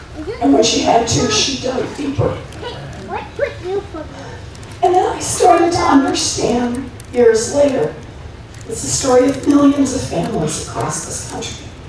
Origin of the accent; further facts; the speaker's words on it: Oklahoma, United States; I grew up in Oklahoma